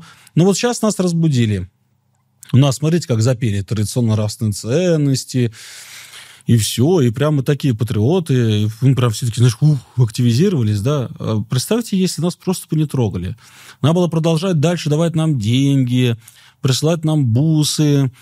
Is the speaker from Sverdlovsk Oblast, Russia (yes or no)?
no; Moscow, Russia; Я вышел, москвич, и такой, о, дубак.